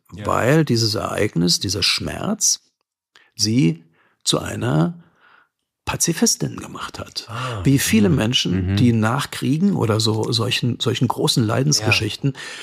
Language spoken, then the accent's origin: German; Dresden, Saxony, Germany; Und weißt du, ich komme ja aus Dresden.